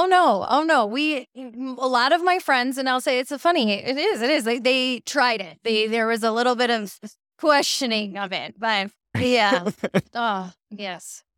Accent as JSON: {"language": "English", "region": "Illinois", "country": "United States", "said": "So I'm originally from the Midwest, right outside of Chicago."}